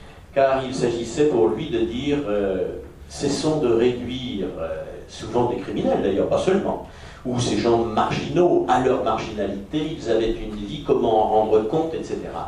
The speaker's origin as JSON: {"language": "French", "town": "Nantes", "region": "Pays de la Loire", "country": "France", "said": "il se trouve que je suis nantais, personne n'est parfait"}